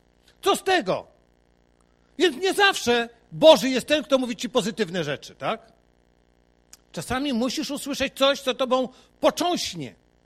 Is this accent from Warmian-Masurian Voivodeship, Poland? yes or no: no; Silesian Voivodeship, Poland; u nas na Śląsku się mówi, Ślązacy, tacy typowi Ślązacy